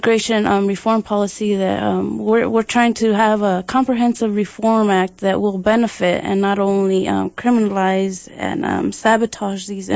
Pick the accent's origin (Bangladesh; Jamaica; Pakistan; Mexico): Mexico; now in United States; I'm an immigrant from Mexico, and I've been living in this country for 20 years or so, and I'm stuck in two cultures